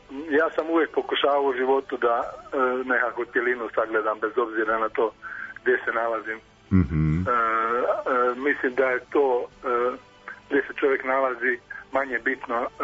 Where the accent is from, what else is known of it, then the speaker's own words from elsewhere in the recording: Croatia; moved away; Ja sam porijeklom sam iz Hrvatske, a ovdje sam već tolike godine